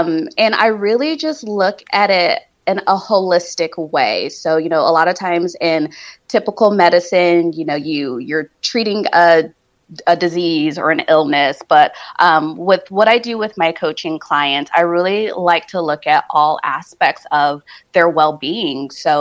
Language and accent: English; New Jersey, United States; born there; also born or lived in New York / Florida / California; now in Asheville, United States; I was born in New Jersey. So I'm a Jersey girl by birth. I grew up in New Jersey, New York, Florida, and California before made my way to Western North Carolina.